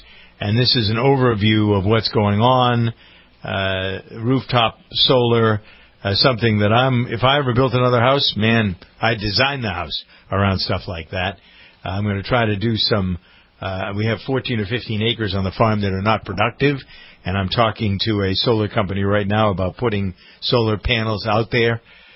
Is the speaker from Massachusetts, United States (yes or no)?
yes; Framingham, Massachusetts, United States; I actually found a pizza place here in Framingham, my hometown